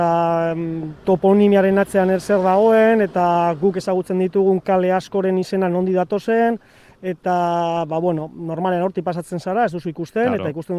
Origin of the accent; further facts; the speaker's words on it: Getxo, Basque Country, Spain; Nik Getxokoa naiz eta inoiz ezagutzen nituen lekuak